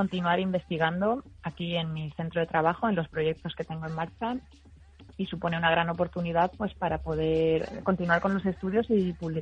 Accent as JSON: {"language": "Spanish", "town": "Alicante", "region": "Valencian Community", "country": "Spain", "said": "Pues yo soy de Alicante, uh-huh. Y allí realicé mis estudios universitarios y mi tesis doctoral en Elche."}